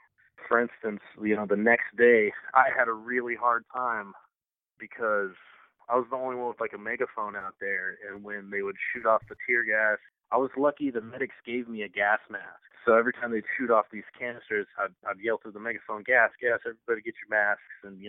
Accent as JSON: {"language": "English", "region": "California", "country": "United States", "said": "everybody that I came with from California left the next day to come back home. And I was supposed to come back home"}